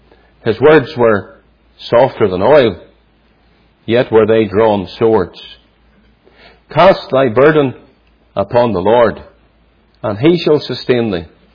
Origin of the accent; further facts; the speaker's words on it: Northern Ireland, United Kingdom; I grew up just outside Belfast in Northern Ireland. I grew up in a Presbyterian church, not the Free Presbyterian Church, what is known locally as the Irish Presbyterian Church, a liberal denomination